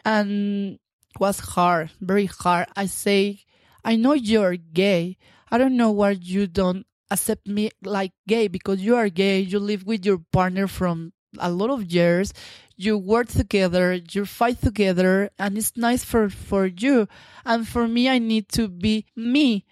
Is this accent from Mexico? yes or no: yes; Mexico City, Mexico; English is a second language; now in Yucatan, Mexico; And I moved to Yucatan when we had 15 years. For me, it was, oh my God, we moved from Mexico City. In this state, in Yucatan, nobody knows me.